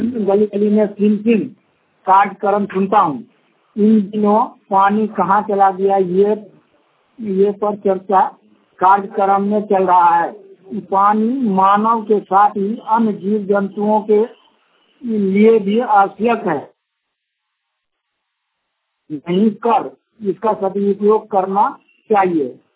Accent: Khajauli, Bihar, India; ग्राम कजिलाई post data भाया खजौली जिला मधुबन का निवासी हूँ।

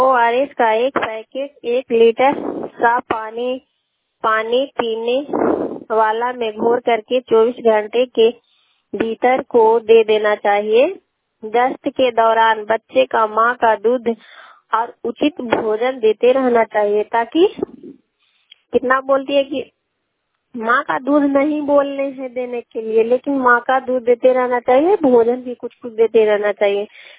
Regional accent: Harnaut, Bihar, India; थाना हरनौत, जिला नालंदा के रहने वाली हूँ।

